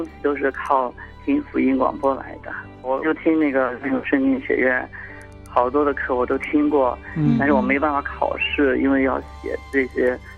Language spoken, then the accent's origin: Chinese; Ningxia, China; 我是宁夏的。好多年前我就开始听这个